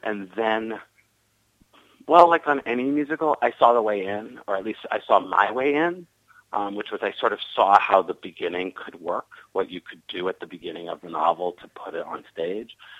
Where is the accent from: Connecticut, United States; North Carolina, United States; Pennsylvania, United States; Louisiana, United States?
Pennsylvania, United States; Philadelphia; I grew up in Philadelphia